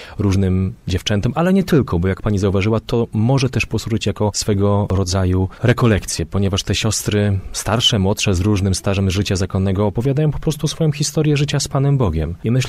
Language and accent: Polish; Władysławowo, Pomeranian Voivodeship, Poland; u nas na Kaszubach, u mnie we Władysławowie to się mówiło